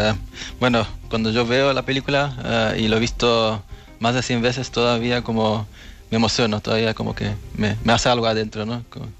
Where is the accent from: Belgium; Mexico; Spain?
Belgium; Spanish is a second language; Tampoco hablaba español antes, era uno de los traumas de mi padre, porque crecí en Bélgica, ¿no? Donde mi papá llegó.